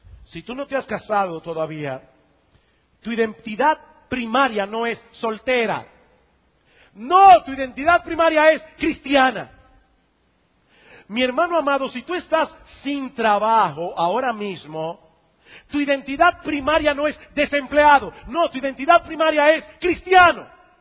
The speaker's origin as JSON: {"language": "Spanish", "country": "Dominican Republic", "said": "en nuestro desempeño como dominicanos"}